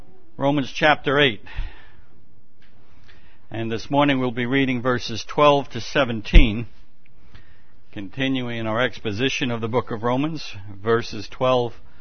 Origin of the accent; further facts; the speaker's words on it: United States; this is, of course, the 4th of July weekend, and a time when we celebrate being American.